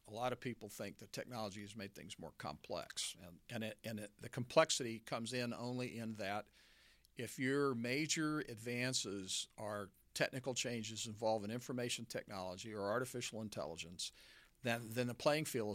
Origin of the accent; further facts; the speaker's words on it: Junction City, Kansas, United States; I grew up in the Army. I lived in a part of Junction City, Kansas at one point called the United Nations.